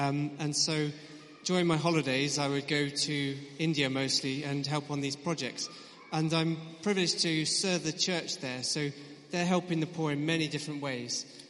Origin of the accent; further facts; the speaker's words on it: Bristol, South West England, United Kingdom; So I came to Christchurch in 2009. I grew up in Bristol. And for the last year, I've been in Oxford. So I've been in total 6 years in Christchurch